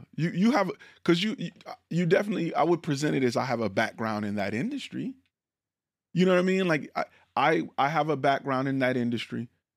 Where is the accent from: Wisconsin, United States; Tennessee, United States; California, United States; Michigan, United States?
Michigan, United States; now in Texas, United States; That I'm being new to Texas, I never knew about watering your foundation or how important it is. I'm from Michigan.